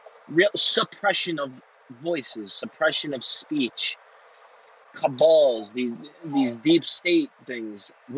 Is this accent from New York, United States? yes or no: yes; Staten Island, New York, United States; I'm from Staten Island.